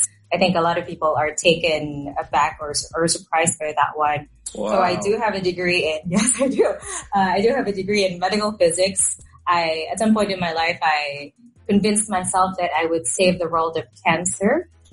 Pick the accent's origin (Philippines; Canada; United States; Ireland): Philippines; Manila, Metro Manila; I am from Manila. So that is the capital of the country.